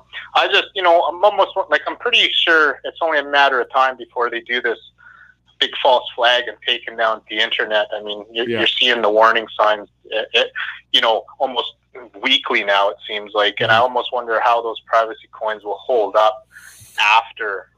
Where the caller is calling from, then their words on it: Alberta, Canada; I'm phoning from Alberta, Canada.